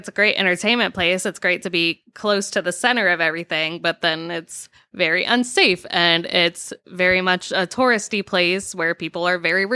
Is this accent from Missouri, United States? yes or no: yes; St. Louis, Missouri, United States; So I'm from St. Louis, Missouri. I came to Nashville to go to Belmont because it was the only place that I could find within driving distance of St. Louis